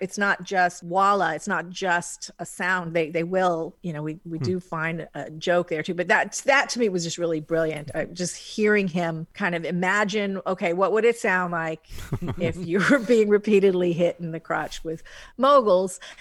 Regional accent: Hawaii, United States; I mean, I'm sorry, Molokai, and I'm from Hawaii.

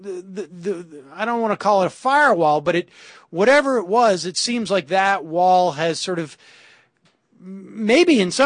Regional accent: Massachusetts, United States; I mean, I remember in the early 80s, in my hometown, Massachusetts, having some SWAT guy come to our classroom

